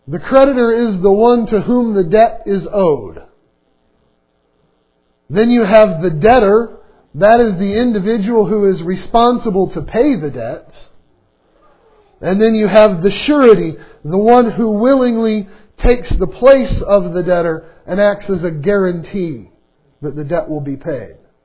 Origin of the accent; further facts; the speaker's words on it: the South, United States; When I grew up in the South, it got used that way a lot.